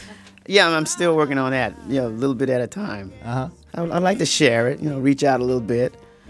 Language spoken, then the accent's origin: English; New Orleans, Louisiana, United States; I grew up in the Lower Ninth Ward, which wasn't very far, but my daddy just wasn't a go out and explore kind of a person